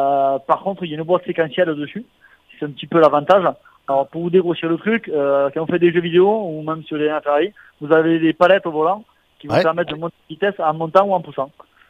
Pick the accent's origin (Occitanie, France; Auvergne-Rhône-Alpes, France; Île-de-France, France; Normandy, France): Occitanie, France; c'est la manche du championnat de France qui passe chez nous en Aveyron.